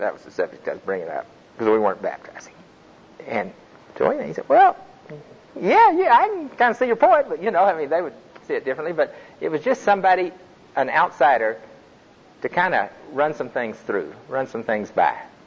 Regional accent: Texas, United States; You know, growing up in Texas where it's hot, you love water sports.

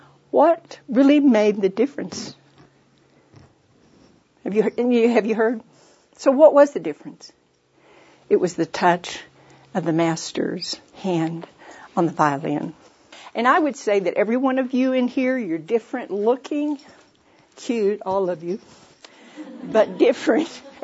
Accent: Fort Worth, Texas, United States; A couple, I'm from Fort Worth.

